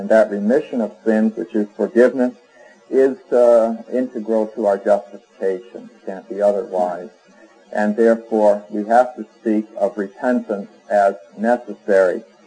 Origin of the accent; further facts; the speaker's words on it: New England, United States; every once in a while it becomes apparent that I'm from New England, offers.